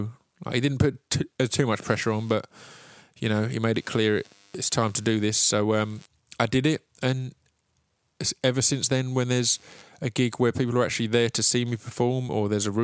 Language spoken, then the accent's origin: English; East of England, United Kingdom; I'm a dude from Essex who's lived in the same town his whole life